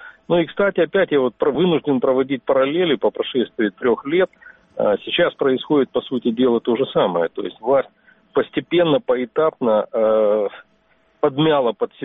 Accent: Crimea, Ukraine; ну, я крымчанин, я многих людей знаю там

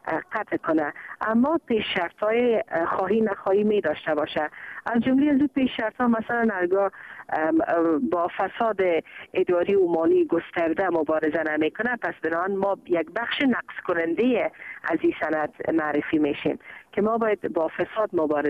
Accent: Afghanistan; بر ما به عنوان یک افغان

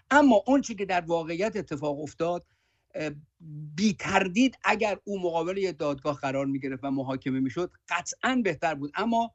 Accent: Tehran, Tehran Province, Iran; من در منطقه سرا اکبرآباد در جنوب غربی تهران بزرگ شدم، بزرگ شده اونجا هم هستم.

